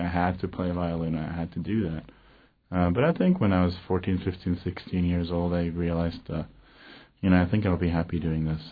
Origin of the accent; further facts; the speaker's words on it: Norway; now in United States; I'm originally from Norway, which is actually kind of similar to here. Being in Alaska reminds me a bit of Norway.